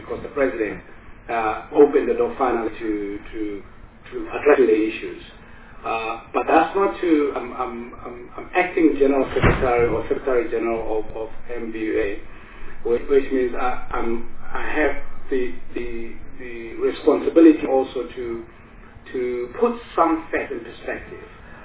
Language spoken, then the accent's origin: English; South Africa; But we are aware that there is deliberate dismissal of who we are in society as South African citizens, our input domestically and globally.